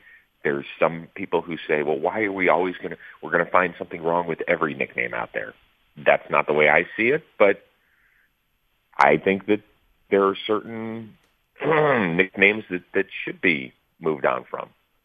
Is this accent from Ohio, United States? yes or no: yes; Cleveland, Ohio, United States; now in Los Angeles, United States; I've lived in L.A. for the last 20-plus years, but I grew up in Cleveland, diehard Indians, Browns, Cavs fan